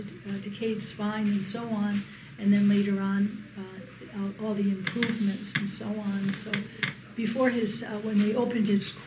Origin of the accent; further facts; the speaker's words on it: West Warwick, Rhode Island, United States; he had two sisters who lived here in Rhode Island in my hometown of West Warwick.